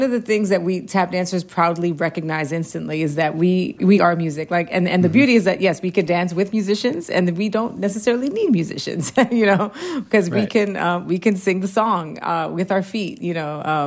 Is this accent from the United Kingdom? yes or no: no; Puerto Rico; my father's Black American, my mom is Puerto Rican, and I grew up in Puerto Rico for about 6 years in the formative years. So when I was 9 to 15, so I know, I speak the language.